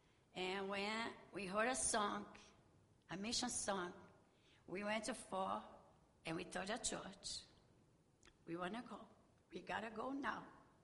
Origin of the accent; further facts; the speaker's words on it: Rio de Janeiro, Brazil; English is a second language; I'm from Rio de Janeiro